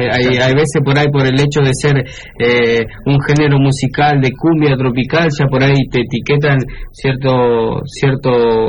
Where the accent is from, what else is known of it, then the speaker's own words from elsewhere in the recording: Paraná, Entre Ríos, Argentina; Yo soy el único de Paraná